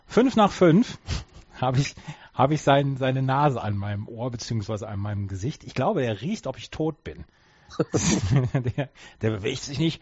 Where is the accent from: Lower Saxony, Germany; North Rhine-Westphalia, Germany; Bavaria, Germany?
North Rhine-Westphalia, Germany; Also bei uns in Ostwestfalen sagt man Tucht.